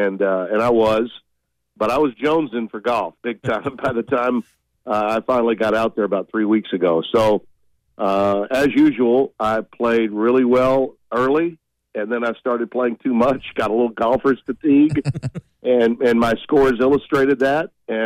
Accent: Shreveport, Louisiana, United States; Now, I live on a golf course in Shreveport, my hometown, and it was never closed.

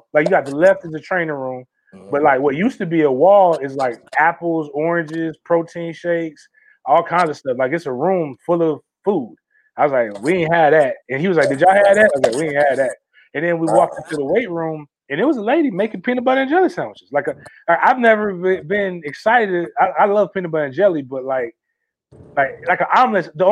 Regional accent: Florida, United States; we grew up in the Big Ben area. Like, people don't understand how dope it was to be a football fan in Tallahassee in the 90s.

